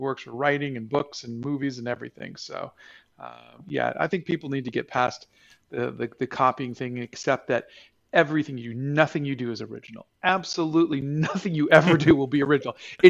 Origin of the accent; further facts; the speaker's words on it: Yonkers, New York, United States; born there; Yeah, I was born in Yonkers, New York, 1968.